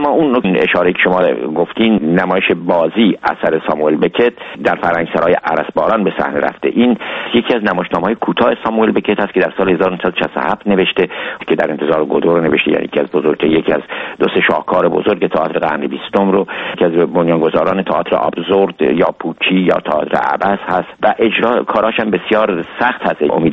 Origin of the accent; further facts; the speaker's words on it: Shiraz, Fars, Iran; now in Germany; این سرمای آلمان هم گزنده است با ما، با ما ایرانی‌ها، به خصوص که من از شیراز اومدم، از فضای گرم